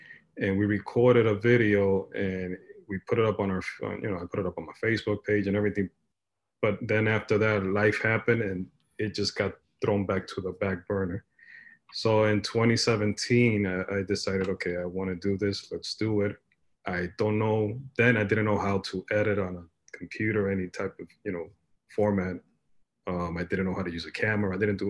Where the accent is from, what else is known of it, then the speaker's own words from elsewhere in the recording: New York, United States; So I was born in Washington Heights, but I lived all my life, at least to when I was 18 or 19 in Inwood.